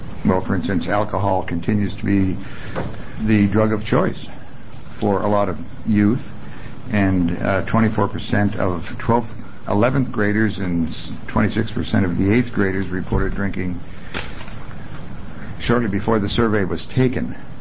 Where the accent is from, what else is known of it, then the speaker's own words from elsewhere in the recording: Montana, United States; And when I grew up in Montana, I had a friend whose family made wine